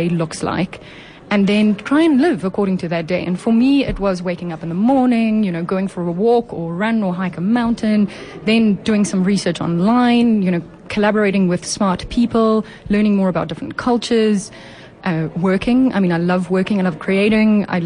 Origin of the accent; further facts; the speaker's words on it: Eastern Cape, South Africa; So I grew up in the Eastern Cape, went to high school in Bloemfontein.